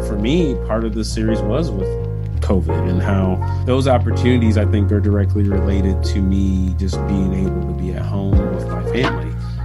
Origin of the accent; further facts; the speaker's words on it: Bloomington, Illinois, United States; I grew up, born and raised in Bloomington, Normal.